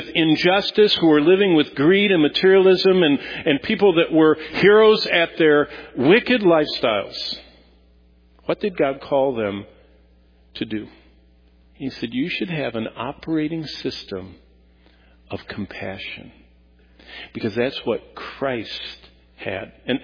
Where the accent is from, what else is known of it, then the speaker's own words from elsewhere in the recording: Lansing, Michigan, United States; I was raised in Lansing, and my parents, my mom didn't work, my dad worked at General Motors hourly. We lived in a less than 900 square foot house with five of us.